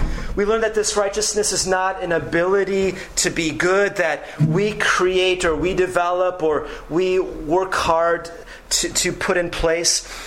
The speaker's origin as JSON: {"language": "English", "town": "Minneapolis", "region": "Minnesota", "country": "United States", "tie": "born or raised there", "said": "I was in a car with others driving through Minneapolis, my hometown area"}